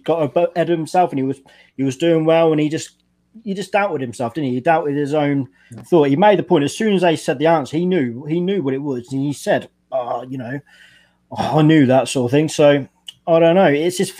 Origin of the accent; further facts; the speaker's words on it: England, United Kingdom; Probably sacrilege being an Englishman, but still, it is.